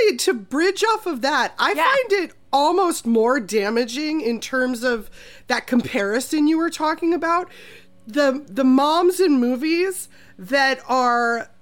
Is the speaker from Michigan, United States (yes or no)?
no; Minnesota, United States; And I'm also from Minnesota, which is where Diablo Cody lived a lot of her life